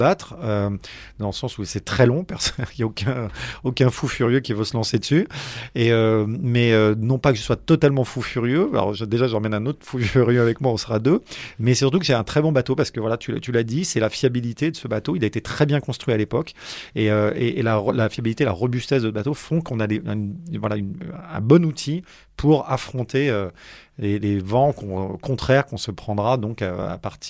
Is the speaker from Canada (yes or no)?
no; Paris, Île-de-France, France; je suis pas né dans le granit breton. J'ai grandi à Paris, etc.